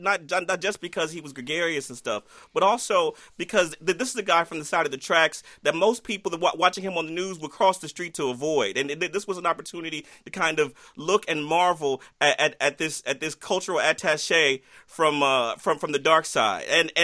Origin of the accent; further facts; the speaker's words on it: Cleveland, Ohio, United States; Because I'm from Cleveland. I know my city.